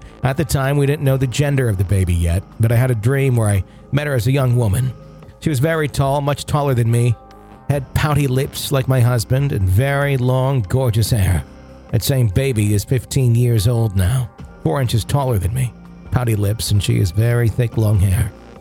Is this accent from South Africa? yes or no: yes; South Africa; now in United States; I was born and raised in South Africa. Less than a year later, my parents announced that we were immigrating to the U.S., We eventually arrived in the U.S. in 1996 after 38 hours of flying.